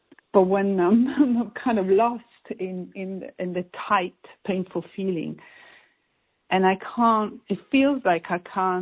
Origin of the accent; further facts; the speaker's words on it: London, United Kingdom; I'm from London. London.